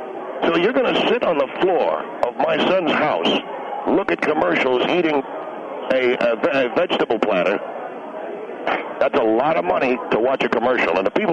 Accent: United States; I'm a patriot. I'm an American.

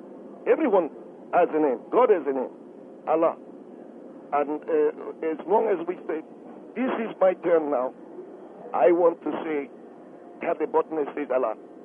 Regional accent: Egypt; now in United States; I'm from Egypt. I love this country, but I'm not really Arab American. I'm Arab, an Egyptian

